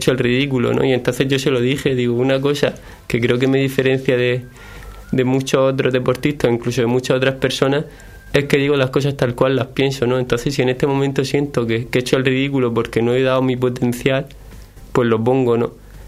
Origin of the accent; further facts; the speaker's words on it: San Pedro del Pinatar, Region of Murcia, Spain; also born or lived in San Javier; yo soy un deportista de San Javier, que me he criado aquí en San Pedro del Pinatar, un pueblo San Javier de 33.000 personas, San Pedro del Pinatar cerca de esa cifra